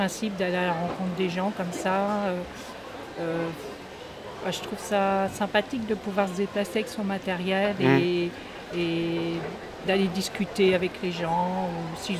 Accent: Brittany, France; Et je viens des Côtes d'Armor, hein, et je venais tout juste de m'installer dans mon studio.

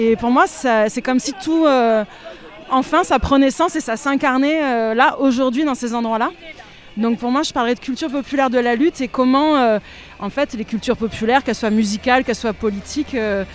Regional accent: Antibes, Provence-Alpes-Côte d'Azur, France; also born or lived in Brazil; J'ai grandi à Antibes en partie pour moi ça a toujours été là

